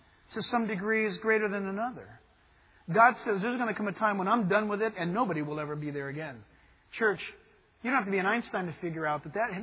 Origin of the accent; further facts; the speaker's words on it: United States; Now, as an American, we find that highly offensive.